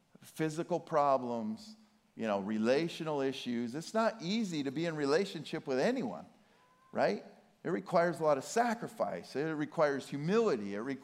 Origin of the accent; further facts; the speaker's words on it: Montana, United States; So I'm from Montana, and she was born and raised in Montana